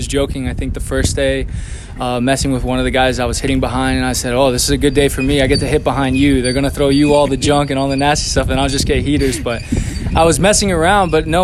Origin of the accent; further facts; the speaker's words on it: Florida, United States; I'm very proud and happy to be back in my home state. I feel like I'm so close to home, but yet so far. It's a 10-hour drive. But, you know, just being in Florida where I grew up